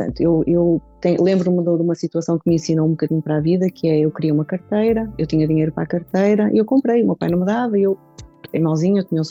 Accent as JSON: {"language": "Portuguese", "town": "Vizela", "region": "Braga", "country": "Portugal", "said": "eu sou de Vizela, portanto nesta zona, Vizela, Guimarães, Felgueiras, o forte é calçado e têxtil"}